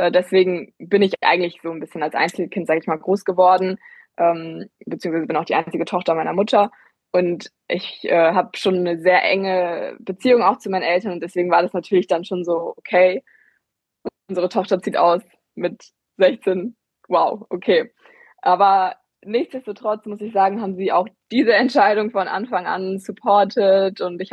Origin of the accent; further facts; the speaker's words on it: Hesse, Germany; Ich komme aus der Nähe von Gießen